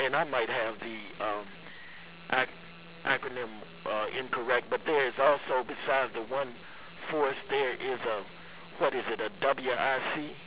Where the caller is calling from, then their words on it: Richmond, Virginia, United States; I'm calling from Richmond, Virginia